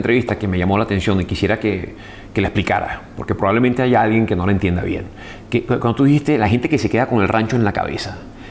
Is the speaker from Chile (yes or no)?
no; Venezuela; Los venezolanos que están en Venezuela, los venezolanos que estamos en el mundo